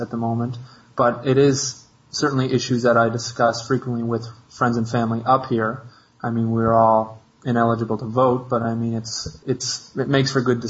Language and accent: English; Canada; And as a Canadian citizen who has friends in Afghanistan